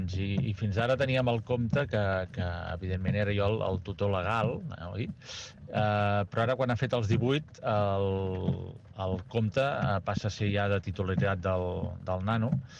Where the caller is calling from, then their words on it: Sant Cugat del Vallès, Catalonia, Spain; de Sant Cugat.